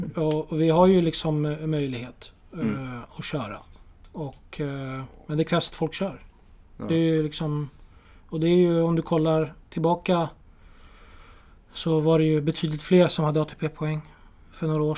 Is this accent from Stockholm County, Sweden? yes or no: yes; Tullinge, Stockholm County, Sweden; Ja, jo, jag är uppväxt i Tullinge.